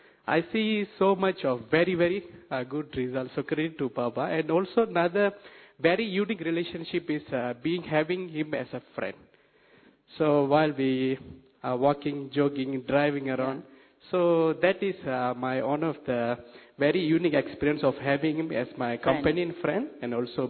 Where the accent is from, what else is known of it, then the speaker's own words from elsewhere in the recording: Malaysia; from Malaysia.